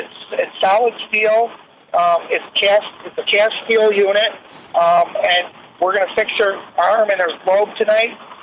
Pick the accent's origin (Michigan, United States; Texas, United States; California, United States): Michigan, United States; Detroit; I say, listen here, I'm from Detroit.